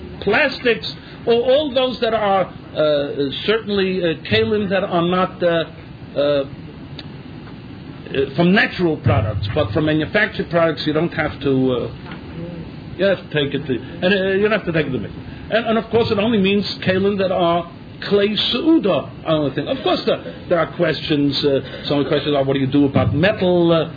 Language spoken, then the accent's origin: English; United States; now in Israel; But my accent, he knew that I was an Americaner, so obviously I didn't know that what you buy in Eretz Yisrael was made in Eretz Yisrael.